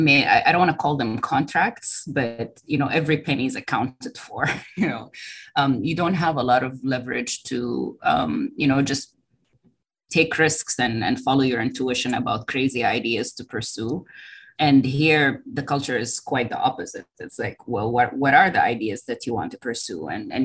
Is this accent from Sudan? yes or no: yes; Sudan; born there; I am an African researcher. I was born in Sudan. I still carry a Sudanese passport, but Sudan has not been my lived experience. I haven't lived there myself.